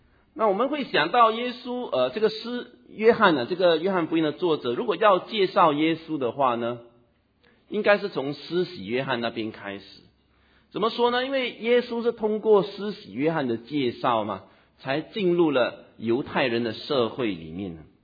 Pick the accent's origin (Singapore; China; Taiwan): Singapore; 我们新加坡人就成功的率领民间的组织，